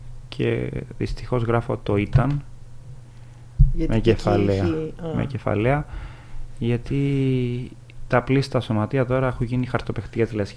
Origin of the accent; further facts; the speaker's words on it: Cyprus; Που τα γνωρίζω πολύ καλά από πρώτο χέρι από την πατρίδα μου. Δηλαδή ο λόγος που γράφω το κείμενο είναι η Κύπρος.